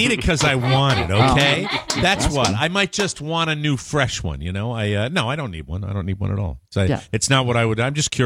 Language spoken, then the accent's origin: English; Israel; You know, I'm from Israel.